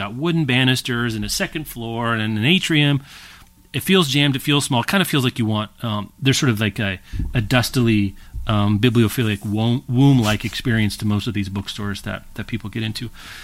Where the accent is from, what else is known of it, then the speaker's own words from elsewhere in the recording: United States; And maybe that's just because I'm coming from the Americanness, so I see like the Britishness